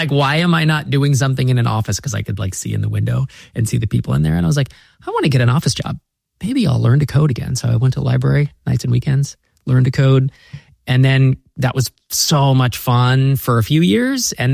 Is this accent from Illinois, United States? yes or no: no; California, United States; born there; Yeah, I was born in the East Bay of California, which is like Silicon Valley, right?